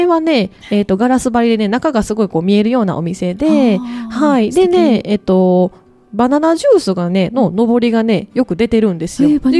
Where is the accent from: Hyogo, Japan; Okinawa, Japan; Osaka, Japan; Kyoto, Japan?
Osaka, Japan; 私あの地元がね、大阪の京橋のエリアなんですね大きく言うと宮古島エリアというところで生まれ育ちました